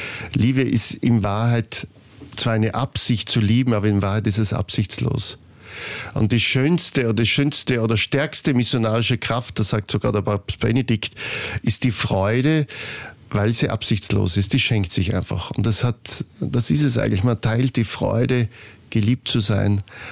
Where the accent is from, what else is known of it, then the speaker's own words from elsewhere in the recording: Styria, Austria; Aber ich komme ja aus der Oststeiermark und dann hat man sich jeden Sonntag sozusagen auf das Parkhändl gefreut.